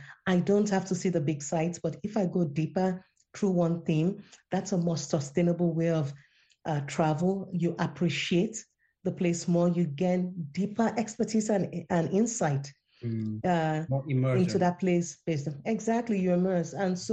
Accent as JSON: {"language": "English", "region": "Lagos", "country": "Nigeria", "tie": "born or raised there", "lives_now": "Sweden", "said": "In Lagos. I grew up in Lagos."}